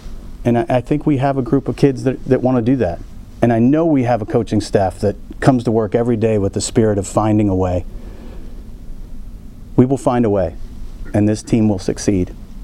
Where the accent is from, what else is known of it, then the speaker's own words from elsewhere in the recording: Phoenix, Arizona, United States; I was raised in Phoenix with the Colangelo family and Cotton Fitzsimmons and scouting mentors like Dick Van Arsdale.